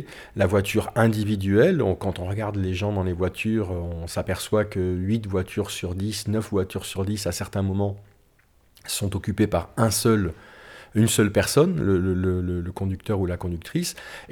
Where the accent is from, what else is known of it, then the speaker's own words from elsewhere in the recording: Centre-Val de Loire, France; now in Périgueux, France; je préfère certaines côtes du Périgord au vent que j'avais quand j'étais gamin dans la Beauce.